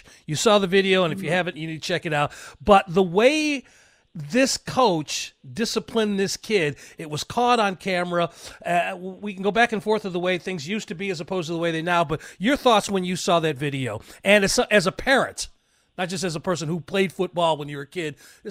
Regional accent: Midwest, United States; I grew up in the Big Ten area.

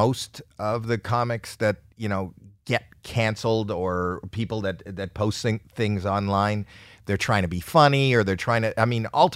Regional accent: Canada; I'm Canadian and I'm with JFL.

